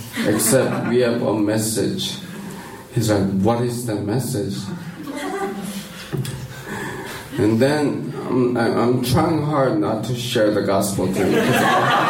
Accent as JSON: {"language": "English", "country": "Romania", "tie": "born or raised there", "said": "So I grew up in Romania, Eastern Europe."}